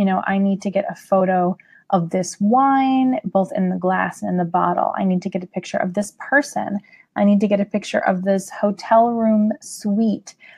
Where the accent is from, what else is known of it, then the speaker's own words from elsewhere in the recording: California, United States; Now, I'm from California, and a lot of people from the West can tell you that the changing of the leaves